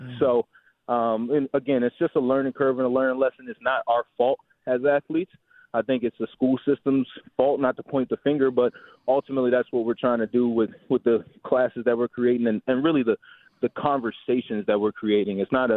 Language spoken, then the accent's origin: English; Baltimore, Maryland, United States; I'm from Maryland, from Baltimore, Maryland. At 16 years old is the legal driving limit.